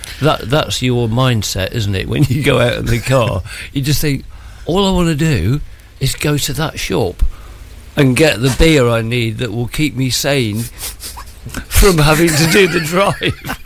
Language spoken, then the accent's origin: English; Edgware, London, United Kingdom; but I came from Edgware, just outside London.